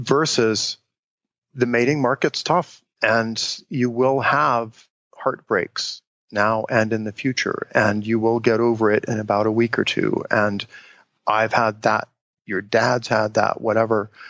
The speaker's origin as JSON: {"language": "English", "town": "Cincinnati", "region": "Ohio", "country": "United States", "tie": "born or raised there", "said": "the way I grew up in Cincinnati, Ohio was we would go out on a Saturday morning and play in the neighborhood"}